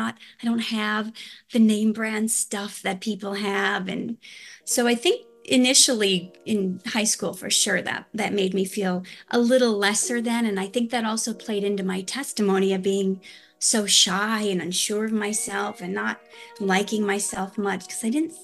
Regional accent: Minnesota, United States; now in Los Angeles, United States; Originally, I'm from Minnesota, but I've been living in Los Angeles for more than 20 years now.

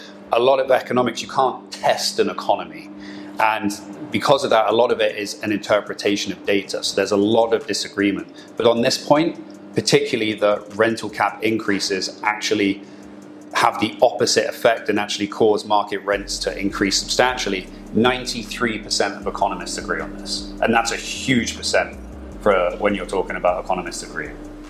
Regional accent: South East England, United Kingdom; I'm from Hampshire. Technically.

